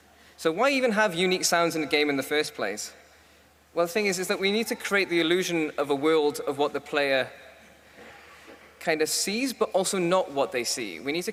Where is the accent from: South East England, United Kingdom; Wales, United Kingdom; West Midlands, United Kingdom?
Wales, United Kingdom; And as a Welsh person, I'm rather upset because dragons aren't real.